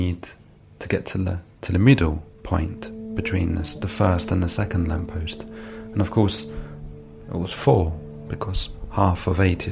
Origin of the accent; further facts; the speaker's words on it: London, United Kingdom; I was born and raised in London. And on the streets of London there are lampposts.